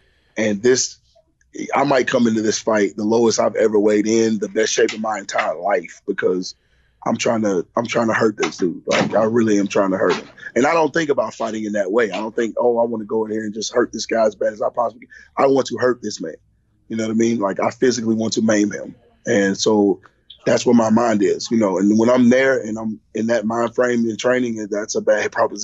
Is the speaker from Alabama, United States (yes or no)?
yes; Alabama, United States; Yeah, man. It's Bama. We're from Bama, man.